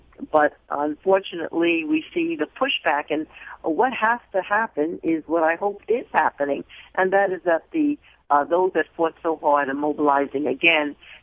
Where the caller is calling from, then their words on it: New York, United States; I'm calling basically from New York